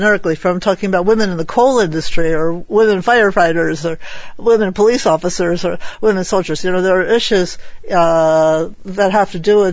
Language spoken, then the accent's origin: English; United States; because I'm an American.